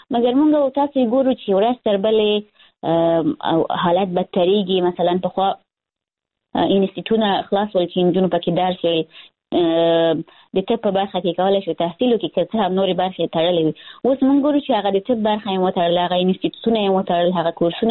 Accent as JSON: {"language": "Pashto", "country": "Afghanistan", "tie": "born there", "said": "ای کاش زه بیخي په افغانستان کې پیدا نه وای، زه په داسې ملک کې پیدا شوی یم چې همیشه پکې جنګ دی"}